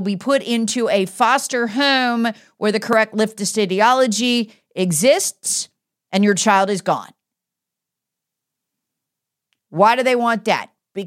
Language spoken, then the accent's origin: English; Charlotte, North Carolina, United States; really started in my hometown, the People's Republic of Charlotte.